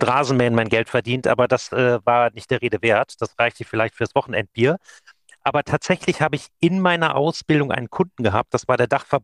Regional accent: Düsseldorf, North Rhine-Westphalia, Germany; Ich bin Düsseldorfer Jung, Rheinländer Frohnatur. Bin auch in Düsseldorf aufgewachsen, habe auch hier meine Ausbildung zum Werbekaufmann gemacht.

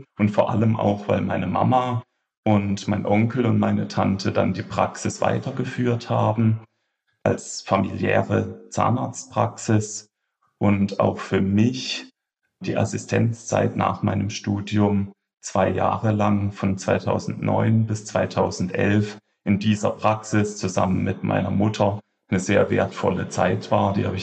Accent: Kehl, Baden-Württemberg, Germany; also born or lived in Freiburg; ich bin 40 Jahre alt. Und komme gebürtig aus dem schönen Badnerland, aus Kehl am Rhein. Das ist die Grenzstadt zu Straßburg und dort bin ich aufgewachsen

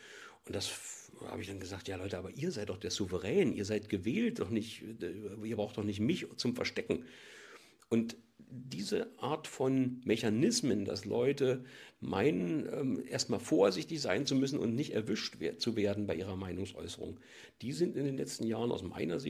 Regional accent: East Germany, Germany; Ich komme ja aus der DDR

